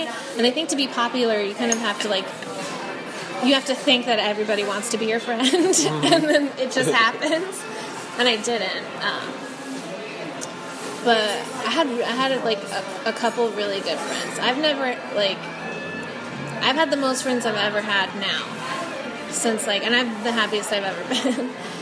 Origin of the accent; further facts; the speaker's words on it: Ahwatukee, Arizona, United States; I grew up in Ahwatukee.